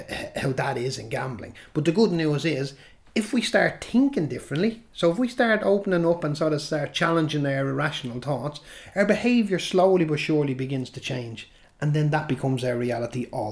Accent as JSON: {"language": "English", "town": "Dublin", "region": "Leinster", "country": "Ireland", "said": "I'm from Dublin originally"}